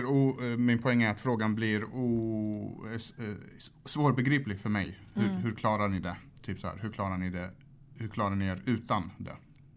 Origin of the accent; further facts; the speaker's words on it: Malmö, Skåne, Sweden; vi växte som sagt upp i förorten och där finns liksom där jag växte upp i Rosengård